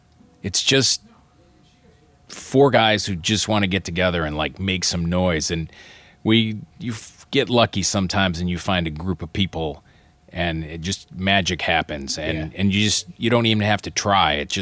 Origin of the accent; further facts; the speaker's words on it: Michigan, United States; now in New Orleans, United States; Michigan.